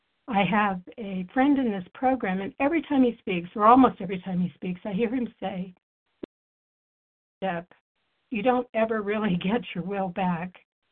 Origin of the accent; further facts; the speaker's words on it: Albuquerque, New Mexico, United States; I had moved for a promotion away from Albuquerque, my hometown.